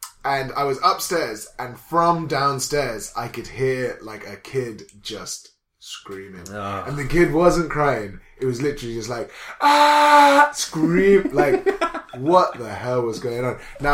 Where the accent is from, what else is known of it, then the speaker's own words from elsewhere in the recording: England, United Kingdom; I just know, because I feel like as an English person, I do not confront people who are doing bad stuff.